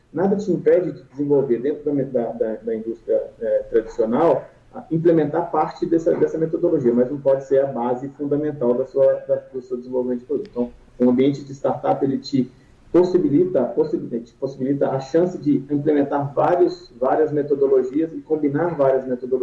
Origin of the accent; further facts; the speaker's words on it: Belo Horizonte, Minas Gerais, Brazil; eu sou mineiro de Belo Horizonte